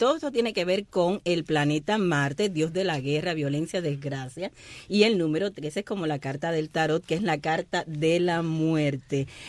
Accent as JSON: {"language": "Spanish", "country": "Cuba", "said": "los cubanos somos muy supersticiosos."}